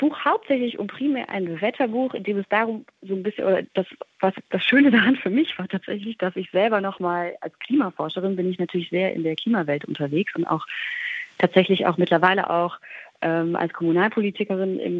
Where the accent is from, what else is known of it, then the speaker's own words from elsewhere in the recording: United States; ich bin in den USA groß geworden und da zählt man Frauen nicht mehr